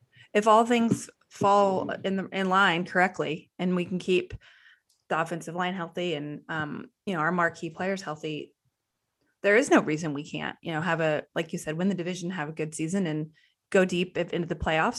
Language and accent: English; Waco, Texas, United States; I'd be thrilled because I'm from Waco and I've always grown up as a Cowboys fan and, you know, living in Cowboys land here and passing by the Star almost every day.